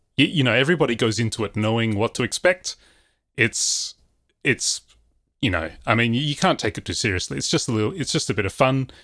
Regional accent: Australia; of course, I'm Australian, which means I'm, you know, I was brought up on Eurovision every year

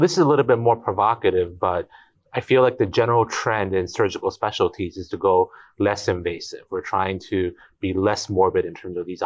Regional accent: Great Neck, New York, United States; I'm from Great Neck, New York and Northway Health.

